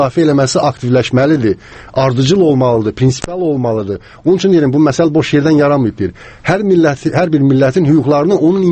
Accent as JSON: {"language": "Azerbaijani", "region": "Karabakh", "country": "Azerbaijan", "said": "mən özüm də Qarabağlıyam, yəni qohumlarım da bir səsi qaçqındır."}